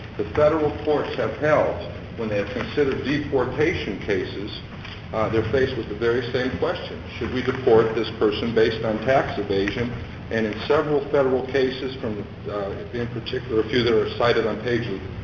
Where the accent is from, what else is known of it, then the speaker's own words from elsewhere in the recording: Garland, Texas, United States; I'm from Garland, just east of Dallas.